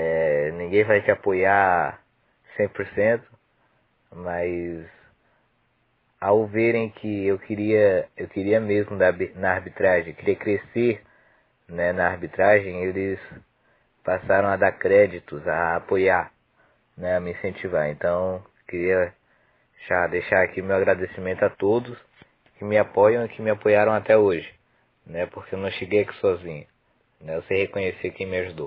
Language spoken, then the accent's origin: Portuguese; Criciúma, Santa Catarina, Brazil; porém eu sei que eu saí daqui de Criciúma, né